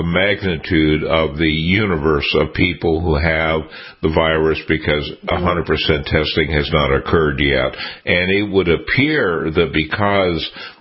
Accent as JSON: {"language": "English", "town": "Seattle", "region": "Washington", "country": "United States", "tie": "born or raised there", "said": "I was born and raised in Seattle, Dr. Lieberman, and I want to say that the city is not the city that I grew up in."}